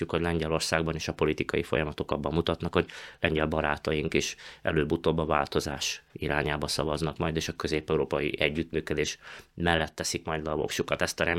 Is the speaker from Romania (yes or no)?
no; Slovakia; a felvidéki magyarként beszélünk erről a sikerről